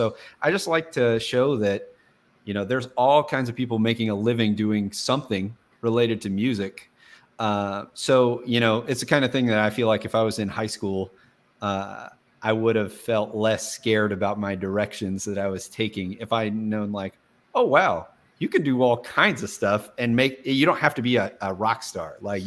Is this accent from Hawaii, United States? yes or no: no; Kentucky, United States; also born or lived in Florida; I am, born and raised in Kentucky. Spent a little bit of time for the past few years in Florida.